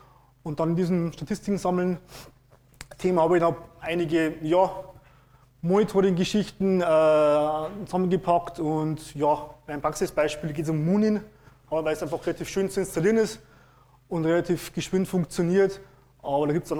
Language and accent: German; Bavaria, Germany; ich komme aus Niederbayern, also ich hoffe, dass ich langsam, deutlich und hochdeutsch rede. Also, erste Fremdsprache Deutsch.